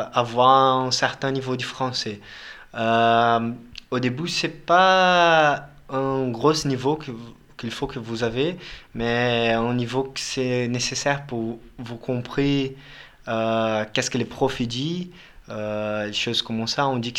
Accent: Curitiba, Paraná, Brazil; French is a second language; moved away as an adult; now in Grenoble, France; je viens du Brésil, plus exactement à la ville de Curitiba, au état du Paraná. J'ai 26 ans, je suis en ingénieur électrique et du coup ici, maintenant, je suis en CDI à Grenoble.

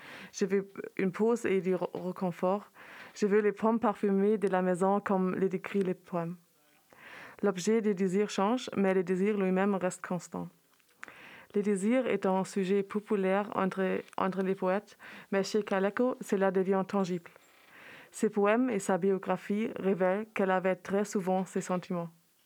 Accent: Berlin, Germany; French is a second language; je viens d'Allemagne où j'habite à Berlin. Et je suis à Grenoble dans le cadre d'Erasmus.

